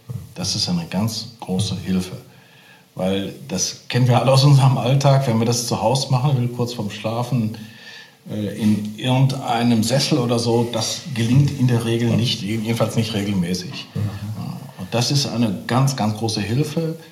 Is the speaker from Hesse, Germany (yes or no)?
no; Essen, North Rhine-Westphalia, Germany; ich bin ja im Bistum Essen groß geworden.